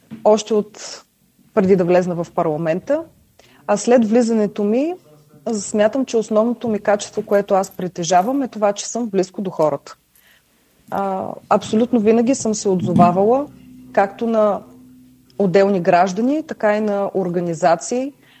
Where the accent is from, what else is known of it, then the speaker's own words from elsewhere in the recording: Plovdiv, Plovdiv Province, Bulgaria; Огромен интерес и в моя роден град Пловдив, и в цялата страна.